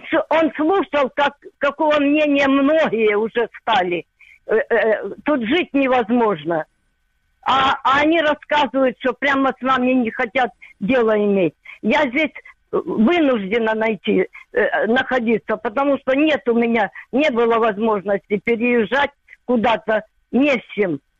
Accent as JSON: {"language": "Russian", "town": "Donetsk", "region": "Donetsk Oblast", "country": "Ukraine", "said": "Я из Донецка."}